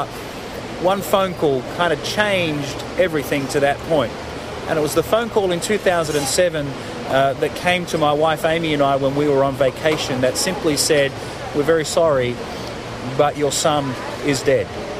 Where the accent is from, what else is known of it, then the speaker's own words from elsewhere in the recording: Australia; moved away as an adult; now in Nashville, United States; I'm actually Australian and grew up in Australia and went to school in Australia and studied in Australia and worked in Australia.